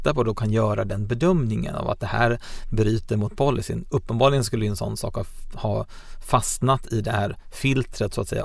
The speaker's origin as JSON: {"language": "Swedish", "town": "Malmö", "region": "Skåne", "country": "Sweden", "said": "jag tror inte att någon dansk under några som helst omständigheter skulle godkänna en Malmöbo som dansk"}